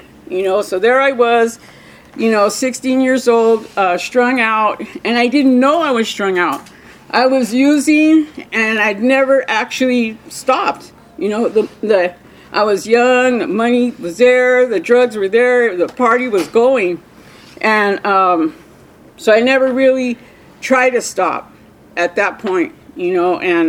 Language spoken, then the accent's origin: English; Montebello, California, United States; You know, I came from the East LA area. I was raised over here in East LA area, Montebello to be specific.